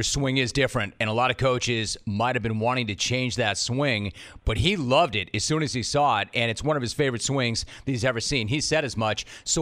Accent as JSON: {"language": "English", "town": "Hidden Hills", "region": "California", "country": "United States", "tie": "born or raised there", "said": "I grew up in Hidden Hills. I went to Calabasas High School."}